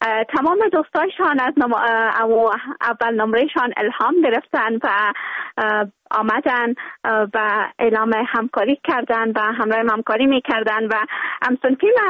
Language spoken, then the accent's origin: Persian; Kabul, Afghanistan; born there; ما در یک خانواده متوسط در افغانستان ولایت کابل به دنیا آمدیم